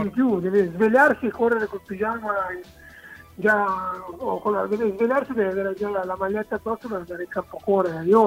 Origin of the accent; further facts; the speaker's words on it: Piedmont, Italy; io sono cresciuto nel Novarese, quindi lo stadio più vicino era a Milano